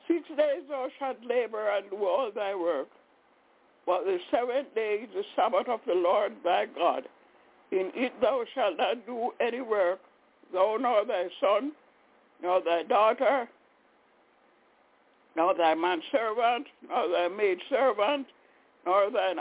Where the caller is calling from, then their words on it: Albany, New York, United States; I'm calling from Albany in New York.